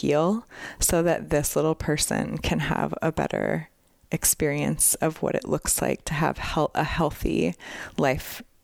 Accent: Montana, United States; Flathead Valley. Fun fact, I think listeners probably have heard this in previous episodes, but this is my hometown

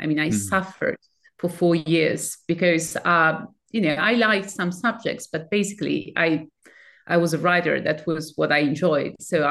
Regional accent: Rome, Lazio, Italy; moved away as an adult; I was born in Rome, Italy, and I stayed there until the end of high school. But I always wanted to move abroad.

